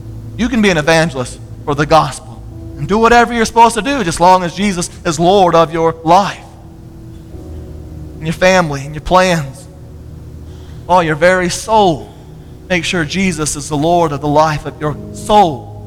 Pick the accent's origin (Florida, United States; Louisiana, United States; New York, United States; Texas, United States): Florida, United States; now in Tucson, United States; Being a Baptist pastor in Tucson, Arizona, when I grew up in Florida, was not on my radar screen.